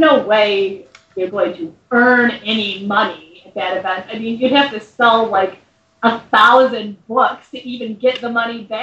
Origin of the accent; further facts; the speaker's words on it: Ohio, United States; born there; I was born in Ohio, but it's not like my dream state or anything.